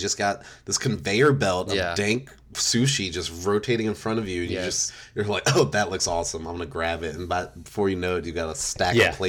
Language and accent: English; Towson, Maryland, United States; And I was always like, I'm from Towson.